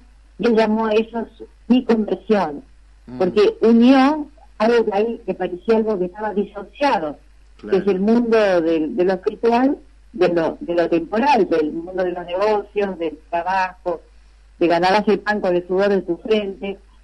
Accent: Corning, New York, United States; born there; Y ahí nací yo, en Estados Unidos, en Corning.

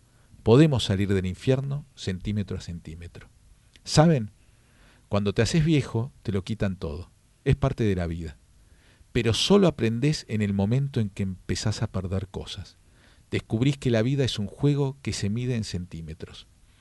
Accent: Argentina; veo un poco lo que somos los argentinos y cómo estamos.

